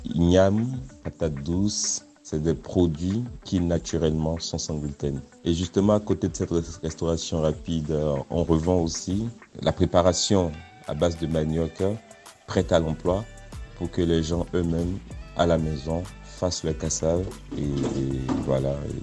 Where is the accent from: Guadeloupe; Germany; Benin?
Benin; moved away as an adult; now in France; moi je suis béninois, je suis d'origine béninoise. J'ai quitté l'Afrique très jeune, je suis venu en France pour mes études supérieures.